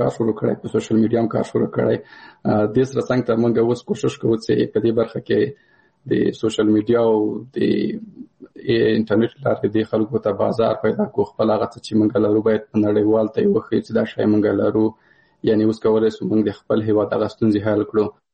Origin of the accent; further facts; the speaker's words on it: Paktia, Afghanistan; زه د کابل د پکتیا یم